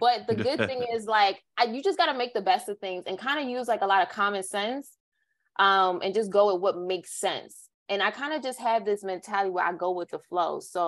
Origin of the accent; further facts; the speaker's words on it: Mount Vernon, New York, United States; now in Bronx, United States; Well, funny enough, I'm originally from Mount Vernon. So I was raised in Mount Vernon. My dad lived in the Bronx and I would go back and forth growing up.